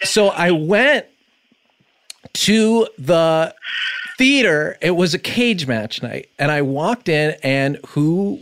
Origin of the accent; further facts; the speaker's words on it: New York, United States; I'm from New York